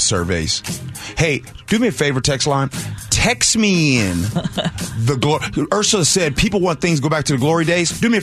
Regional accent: Chicago, Illinois, United States; because you guys know I'm from Chicago, inner city Chicago, you know what I mean? We didn't have those type of things.

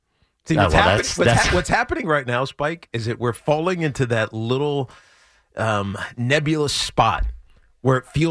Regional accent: Virginia, United States; now in New York, United States; I am not from New York. I am a Virginian. I kind of adopted the Yankees when I came and became a New Yorker

